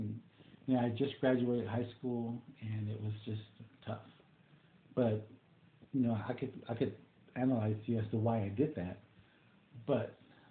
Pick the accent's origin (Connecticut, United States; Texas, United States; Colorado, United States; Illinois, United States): Texas, United States; Austin; And growing up in East Austin, it was kind of a rough time, kind of a rough neighborhood. So my mentality was, no, you have to keep weapons because you live in East Austin